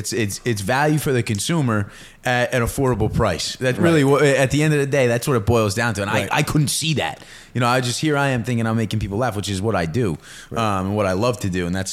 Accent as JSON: {"language": "English", "region": "New York", "country": "United States", "said": "I was from New York."}